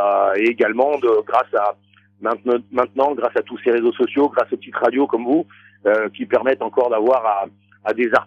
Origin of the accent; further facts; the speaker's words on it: Auvergne-Rhône-Alpes, France; avec tout ce qui se passe bien chez nous en Auvergne.